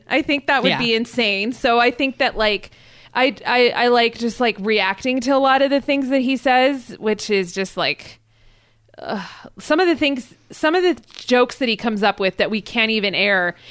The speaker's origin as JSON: {"language": "English", "town": "Los Angeles", "region": "California", "country": "United States", "tie": "born or raised there", "said": "Well, I'm from Los Angeles."}